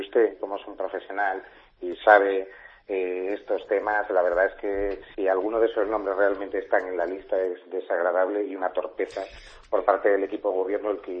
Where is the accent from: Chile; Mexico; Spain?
Spain; Asturias; now in Málaga, Spain; Sabe usted que yo vengo de Asturias, que soy asturiano.